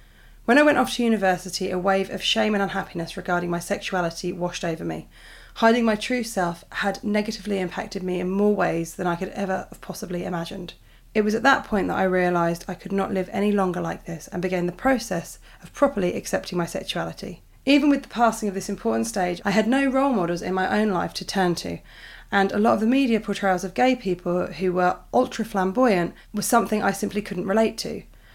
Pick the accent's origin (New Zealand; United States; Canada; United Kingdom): United Kingdom; I'm British